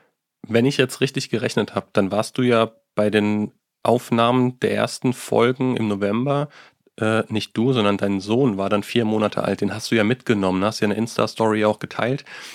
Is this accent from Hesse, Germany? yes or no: yes; Bensheim, Hesse, Germany; Bensheim, da habe ich mein Abitur gemacht. Grüße gehen raus.